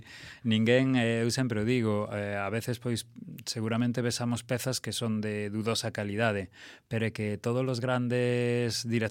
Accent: Ourense, Galicia, Spain; É unha aposta persoal como creador ourensán

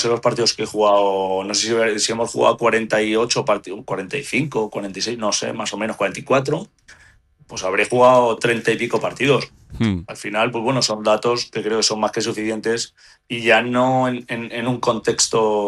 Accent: Spain; como español que me siento, creo que tenemos una selección magnífica

